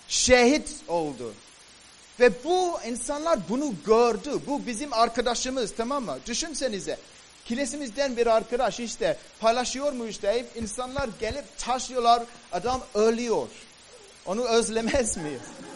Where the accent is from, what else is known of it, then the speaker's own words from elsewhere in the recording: Cyprus; Kıbrıs yani benim memleketim ve Antakya'ya kadar gittiler.